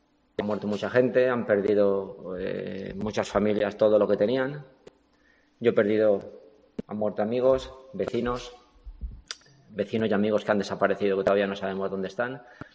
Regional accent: Valencia, Valencian Community, Spain

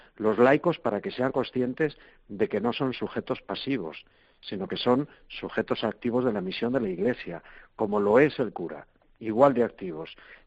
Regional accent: Castile and León, Spain; tanto en Galicia como en mi tierra, en Castilla y León, donde hay una despoblación y una dispersión grande

